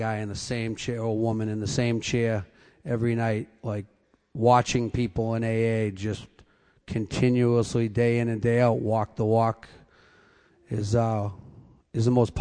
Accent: Boston, Massachusetts, United States; I'm an alcoholic. I'm down from Boston.

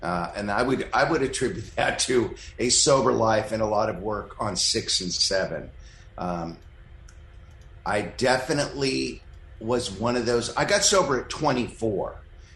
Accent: Malibu, California, United States; we grew up together in Malibu. We were little Malibrats in the 70s, little surf punks.

